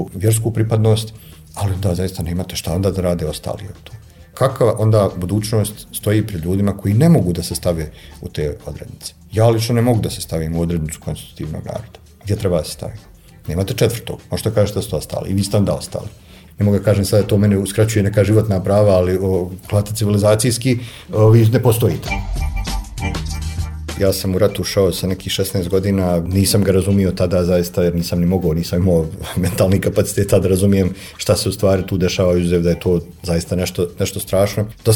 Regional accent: Bosnia & Herzegovina; gdje god izađem iz granica svoje zemlje, ja sam normalno Bosanac

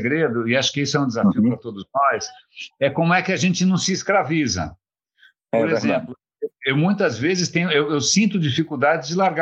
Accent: São Paulo, Brazil; eu nasci na Rua Nestor Pestana, aqui em São Paulo, e cresci na Rua São Luís. Eu sou a criatura mais urbana, eu morava praticamente na própria República

